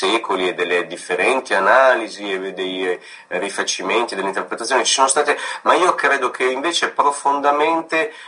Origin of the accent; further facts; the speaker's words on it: Basque Country, Spain; Italian is a second language; se volevo parlare delle mie radici eccetera, dei temi legati alla mia terra, ai paesi baschi